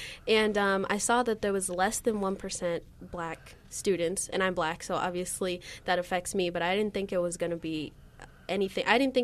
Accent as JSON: {"language": "English", "region": "California", "country": "United States", "said": "It was a huge culture shock because I'm from the Bay Area, and so all types of people live in the Bay, you know."}